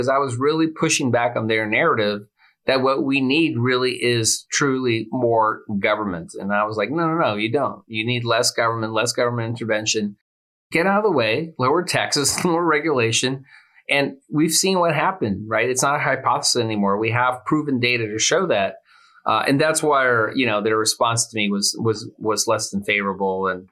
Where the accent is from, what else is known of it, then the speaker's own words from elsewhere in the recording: Chula Vista, California, United States; My dad was a tailor. We grew up in Chula Vista, California.